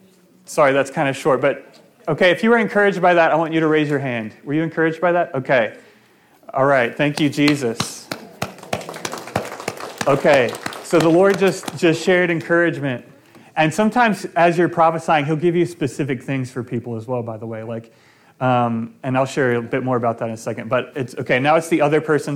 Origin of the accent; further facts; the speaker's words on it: Alabama, United States; And I said, well, I'm from Alabama, so I don't know, you know, if Sprint would even work there.